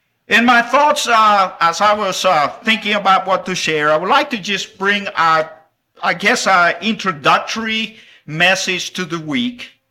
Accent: El Salvador; moved away; in 2003, at the end of 2003 is whenever I moved to Dublin from El Salvador. Some of you might not know, but I was born and raised in El Salvador, Central America, and found my way to Dublin in 2003.

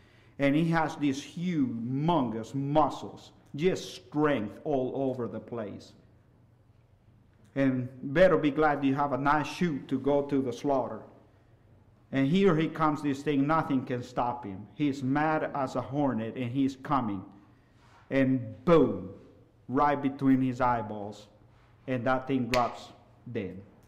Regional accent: El Salvador; English is a second language; Growing up, I had the opportunity, of course, growing up in El Salvador.

